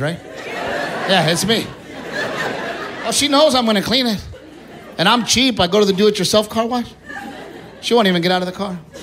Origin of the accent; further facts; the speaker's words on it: Texas, United States; I was raised here in Texas, so, you know, my dad raised me to take care of my wife, you know?